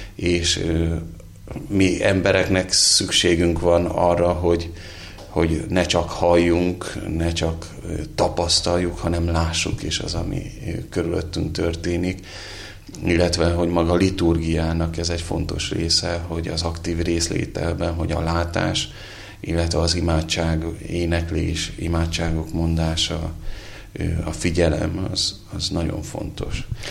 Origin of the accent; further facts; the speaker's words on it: Budapest, Hungary; Hát én Budapestről származom